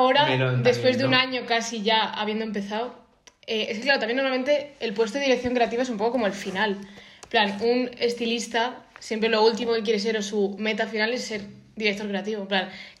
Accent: Madrid, Community of Madrid, Spain; Yo soy de las pocas que soy madrileña

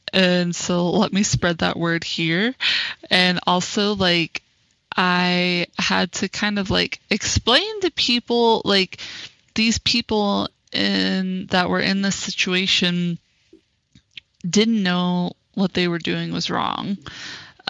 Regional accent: Texas, United States; I grew up in Texas, and for those of you that don't know

